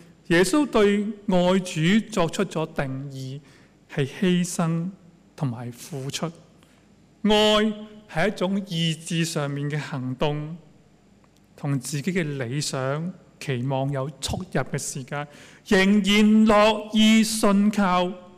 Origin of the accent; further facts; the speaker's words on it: China; 我们中国人有个说话怎样，一次不忠百次不勇。